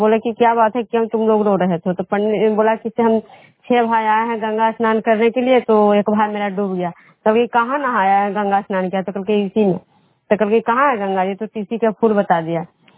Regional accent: Vishnupur, Bihar, India; विष्णुपुर ग्राम खजरा पंचायत नालंदा जिला नगरसा प्रखंड के निवासी हूँ।

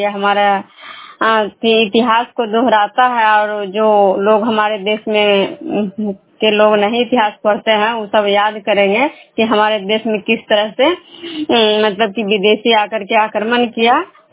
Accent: Vishnupur, Bihar, India

